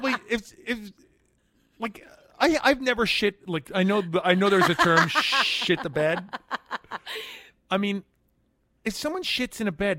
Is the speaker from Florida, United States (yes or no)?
no; Manhattan, New York, United States; I don't know if you know this, but I grew up in Manhattan. I'm born and raised.